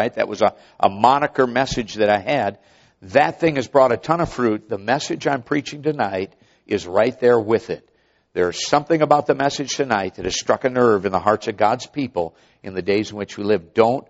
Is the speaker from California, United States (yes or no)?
no; Minnesota, United States; When I grew up in Minnesota, I found out very quickly Dad was not concerned about what ditch I went in.